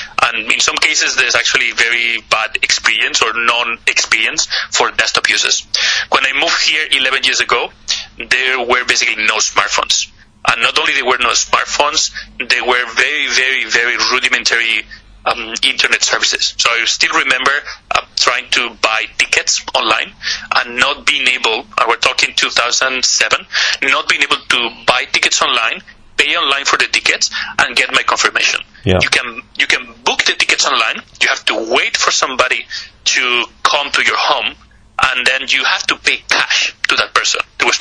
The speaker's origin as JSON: {"language": "English", "country": "Spain", "moved": "as an adult", "lives_now": "China", "said": "I'm based in China, but if you can hear with my accent, I'm not Chinese. I'm actually Spanish, but I've been here based in China for 11 years"}